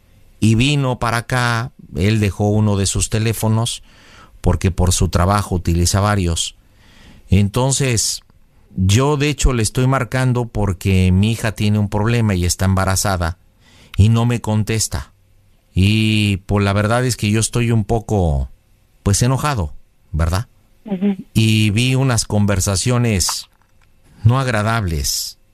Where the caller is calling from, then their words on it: Ciudad Nezahualcóyotl, State of Mexico, Mexico; soy el padre de Luz acá de la Ciudad de México, de Ciudad Neza.